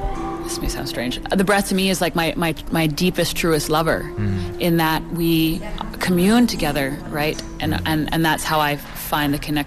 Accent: New York City, New York, United States; I'm from New York City originally

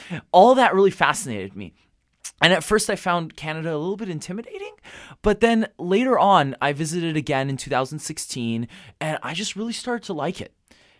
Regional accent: San Francisco, California, United States; You know, growing up in San Francisco houses are really small.

